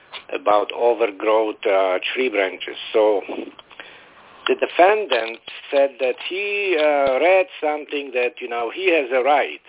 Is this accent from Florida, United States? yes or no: yes; Florida, United States; Hi, John. … from Florida.